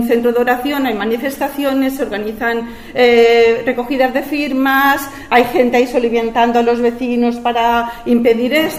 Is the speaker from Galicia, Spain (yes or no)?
no; Valencian Community, Spain; ¿Pero tú eres española? Pues sí, mira, escolta, soy valenciana de mes. A mes soy valenciana, ¿no?